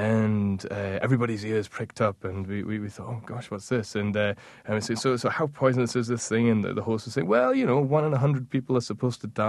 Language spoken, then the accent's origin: English; Scotland, United Kingdom; some of the atmosphere of Brooklyn or New York City that I'd maybe romanticized growing up in Scotland.